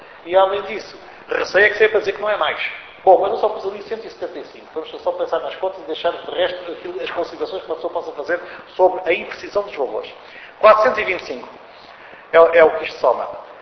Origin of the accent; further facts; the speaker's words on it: Portugal; como é que eu, como português, faria, e como técnico de transportes, com muitos anos desta coisa